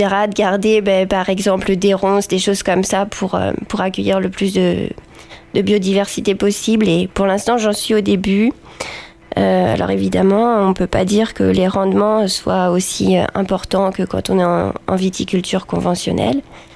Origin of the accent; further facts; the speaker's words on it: Chanteloup, France; on est cousins et on vient de Chanteloup, du monde agricole. Nos pères étaient agriculteurs.